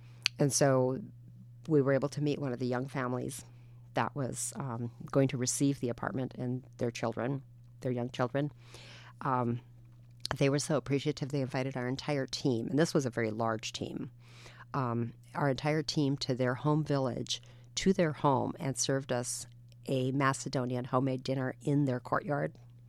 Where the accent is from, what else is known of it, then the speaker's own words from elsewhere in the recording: Midwest, United States; And I grew up in the Midwest, okay?